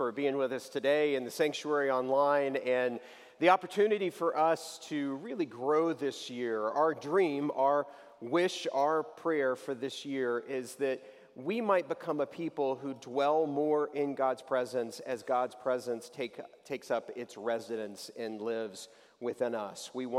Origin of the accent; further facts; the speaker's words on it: Texas, United States; I grew up in Texas